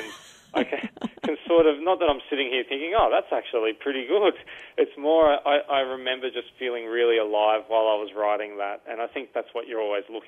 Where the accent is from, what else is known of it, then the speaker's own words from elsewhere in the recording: Sydney, New South Wales, Australia; Well, I grew up in Sydney, and my parents had immigrated from Germany and Austria, and I had a brother and two sisters